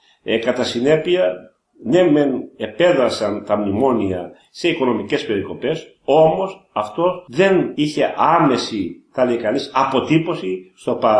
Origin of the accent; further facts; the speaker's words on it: Greece; η πατρίδα μου είναι κάτω από το αμνημόνια